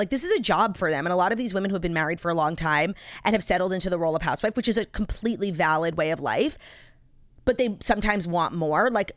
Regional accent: New York, United States; Obviously, as a New Yorker, like, I know Saks, I invented Saks, I was raised at Saks

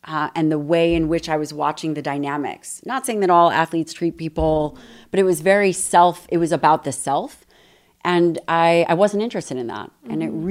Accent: Chicago, Illinois, United States; also born or lived in Hawaii; No, so I'm from Chicago.

